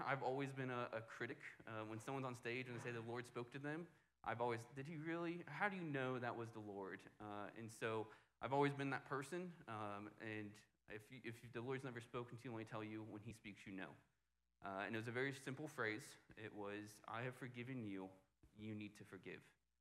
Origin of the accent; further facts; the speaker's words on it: Clarksville, United States; My wife's from Norwood. I'm from Clarksville, so this was kind of home to us.